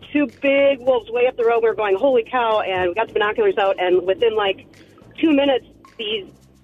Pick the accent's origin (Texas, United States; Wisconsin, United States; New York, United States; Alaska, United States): Wisconsin, United States; also born or lived in Florida; I just moved back to Wisconsin from Florida and had a similar experience with manatees there. But I'm originally from Wisconsin